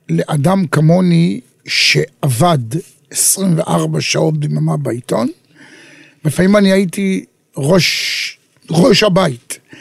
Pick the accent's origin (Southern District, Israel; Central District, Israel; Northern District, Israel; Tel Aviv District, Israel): Tel Aviv District, Israel; Tel Aviv; אני גדלתי בתל אביב